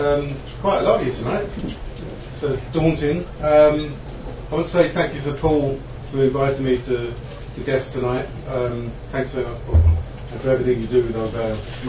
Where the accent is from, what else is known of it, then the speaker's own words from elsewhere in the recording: England, United Kingdom; now in Cork, Ireland; I'm from England originally, but I've been here 20 years, and I'm writing about Cork